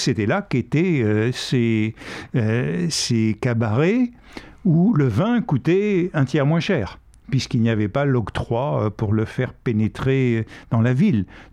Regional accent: Paris, Île-de-France, France; Quand j'étais enfant à Paris

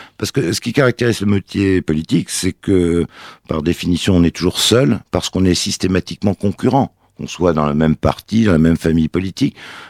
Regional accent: eastern France, France; je suis de l'Est de la France.

